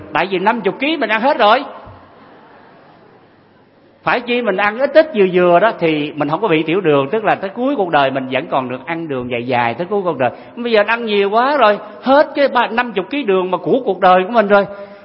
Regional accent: Mekong Delta, Vietnam; ở miền Tây mới có nha, tôi dân miền Tây, Phật tử nào miền Tây mới biết cái này.

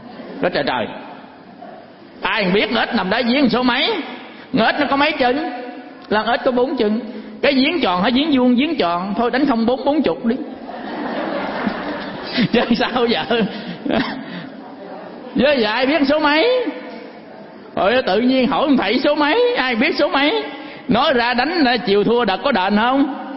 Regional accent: Cà Mau, Vietnam; Ví dụ nha, ở dưới quê của tôi ở dưới Cà Mau á, về thấy mấy ông nhậu.

